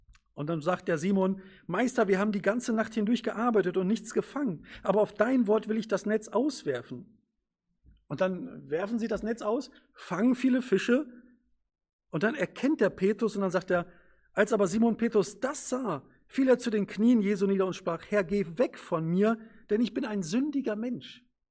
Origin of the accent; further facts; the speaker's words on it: Lage, North Rhine-Westphalia, Germany; also born or lived in Latvia; Und dann sind wir weiter nach Lage gezogen und mehr bin ich noch nicht umgezogen.